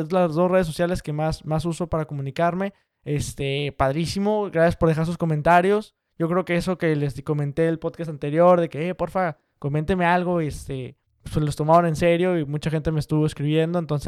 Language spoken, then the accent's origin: Spanish; Monterrey, Nuevo León, Mexico; Hicimos carnita asada como buenos regios y trajimos pues mucho ambiente mexicano.